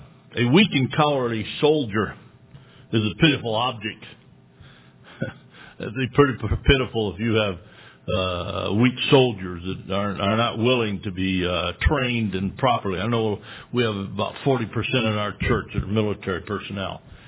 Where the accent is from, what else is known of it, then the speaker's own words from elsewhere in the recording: United States; And I enjoy the fact that I'm an American.